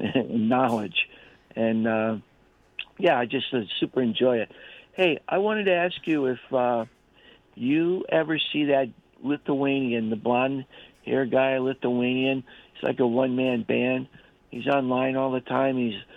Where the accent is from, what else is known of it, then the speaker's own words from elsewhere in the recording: Santa Monica, California, United States; now in Orange County, United States; Yeah, well, I grew up in Santa Monica, and then later on I moved out to the O.C.